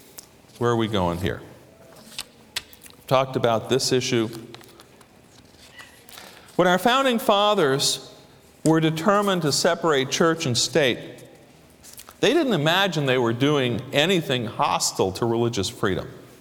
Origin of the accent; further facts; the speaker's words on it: New York City, New York, United States; Now, I'm a New Yorker. I come from an old Wall Street Jewish family. I'm the first in three generations to leave Wall Street behind.